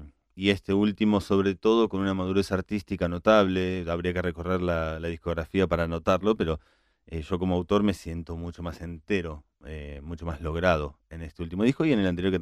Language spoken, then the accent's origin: Spanish; Argentina; Es la primera vez que me presento en España, sí, después de una larga carrera en mi país, en Argentina